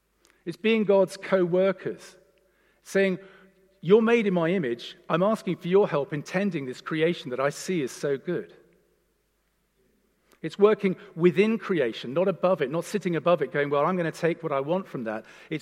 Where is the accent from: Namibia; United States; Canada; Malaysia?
Malaysia; also born or lived in Japan; I was born in Japan and raised in Malaysia.